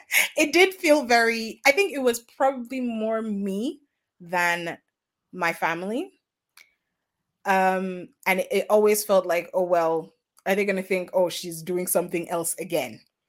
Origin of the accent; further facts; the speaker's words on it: Nigeria; So, I mean, I come from, like I said, I grew up in Nigeria.